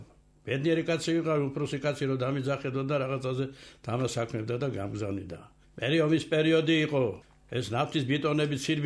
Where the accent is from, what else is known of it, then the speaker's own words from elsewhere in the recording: Tbilisi, Georgia; და არა მარტო მე გავიზარდე იქ, არაჩვეულ და ძვირფასი ფირფასით თბილისელები იზრდებოდნენ.